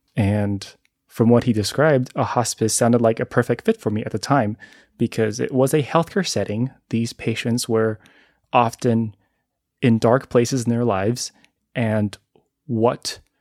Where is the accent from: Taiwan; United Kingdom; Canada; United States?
Taiwan; I grew up in Taiwan as a third culture kid, having been really fortunate to receive a mixed Mandarin and English language education.